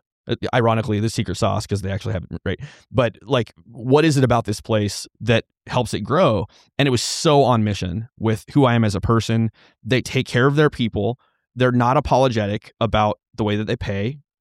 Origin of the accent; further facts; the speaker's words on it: Kansas, United States; They offered me a job as a salary manager in close to my hometown in Kansas.